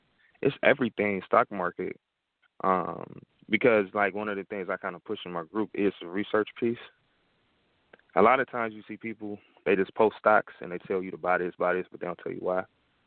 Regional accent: Detroit, Michigan, United States; with me being from Detroit, and I'm from Detroit, what better name to call it than Investors from Detroit?

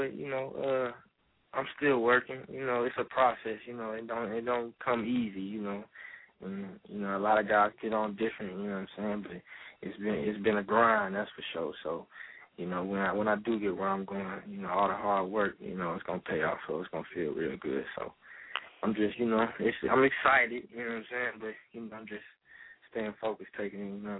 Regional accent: East St. Louis, Illinois, United States; It's my boy from my hometown, East St. Louis, too.

